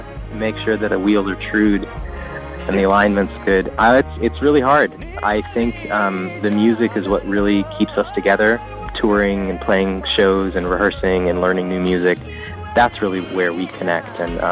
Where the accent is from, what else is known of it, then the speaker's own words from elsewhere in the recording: Sudan; born there; My parents left before I was born. I was born in Sudan. We were one of the first wave of refugees out of Ethiopia in the late 1970s.